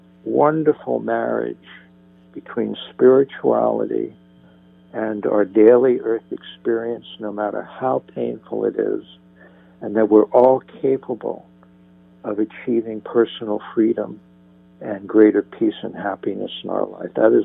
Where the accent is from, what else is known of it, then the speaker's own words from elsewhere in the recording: New Jersey, United States; Because I came from such a challenged childhood, I grew up in New Jersey.